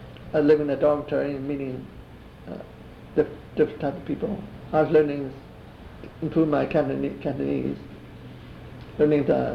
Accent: Long Beach, California, United States; We didn't move to Los Angeles, we moved to Long Beach.

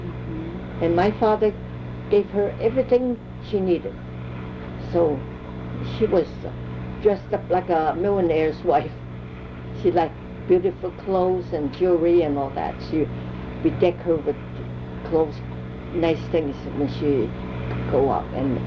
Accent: San Francisco, California, United States; born there; I was born in on Washington Street. I don't see the house anymore, but on that area near Benham Place.

